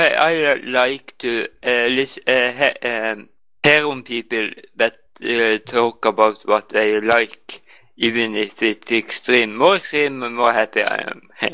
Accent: Norway; English is a second language

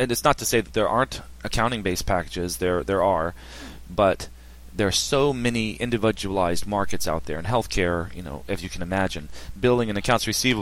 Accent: Richmond, Virginia, United States; I'm from Richmond. I'm not from Hampton Roads originally.

